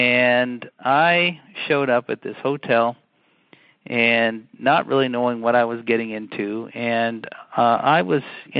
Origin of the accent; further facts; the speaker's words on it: Milwaukee, Wisconsin, United States; I grew up in Milwaukee, Wisconsin, and both my parents have high school diplomas. They good Midwest folks.